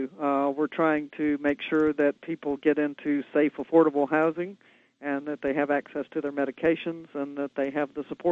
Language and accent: English; Mobile, Alabama, United States; Well, I'm from Mobile, Alabama, so I'm one of those people who usually rides out a hurricane.